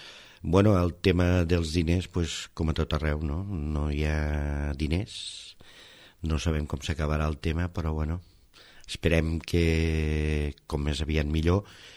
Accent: Marçà, Catalonia, Spain; ara sóc regidor d'un ajuntament, bueno, del meu poble, de Marçà

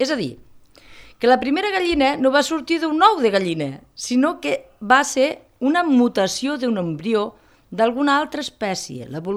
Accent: Falset, Catalonia, Spain; Xafo molt la, jo soc de Falset, ho sento, mira. No ho sento. Soc de Falset i prou.

